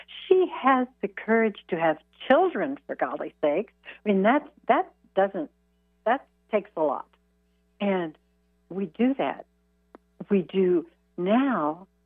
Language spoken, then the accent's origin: English; Midwest, United States; born or raised there